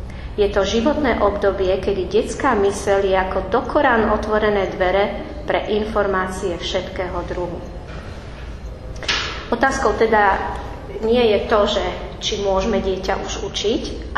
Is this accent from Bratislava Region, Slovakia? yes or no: yes; Modra, Bratislava Region, Slovakia; v cirkevnom zbore v Modre, odkiaľ pochádzam.